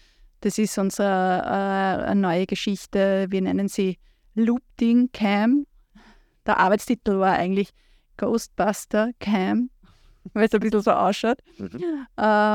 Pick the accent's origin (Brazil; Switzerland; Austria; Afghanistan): Austria; Tyrol; moved away as an adult; now in Vienna, Austria; Ich komme aus Tirol. Ich bin aufgewachsen in Tirol und war bis zu meinem 18. Lebensjahr auch dort und bin zum Studium nach Wien gegangen